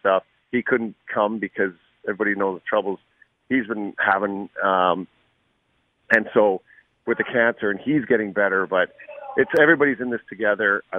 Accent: Canada; especially when I'm a Canadian

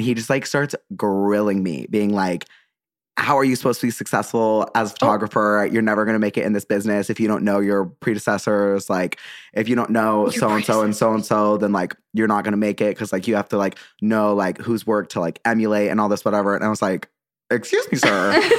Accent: Utah, United States; Like I like was raised Mormon, I grew up in Utah.

